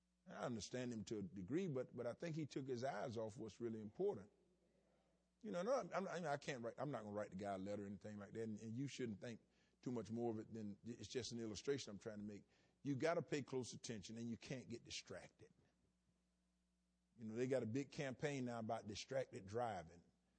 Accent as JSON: {"language": "English", "region": "the South", "country": "United States", "said": "You know, I'm from the South."}